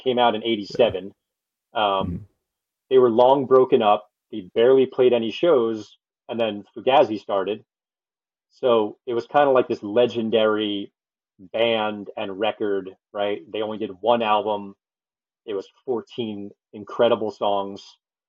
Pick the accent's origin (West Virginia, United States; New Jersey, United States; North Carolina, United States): New Jersey, United States; So I'm from New Jersey, grew up on the shore.